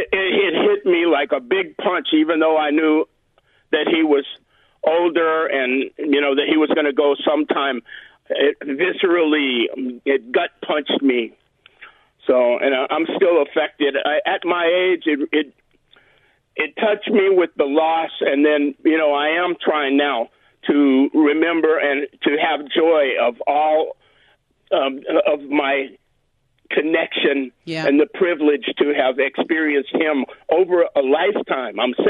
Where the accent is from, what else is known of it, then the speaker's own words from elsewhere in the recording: Chicago, Illinois, United States; moved away; I moved out here from Chicago in 1957. In 1959, I got my first transistor radio and discovered the Dodgers.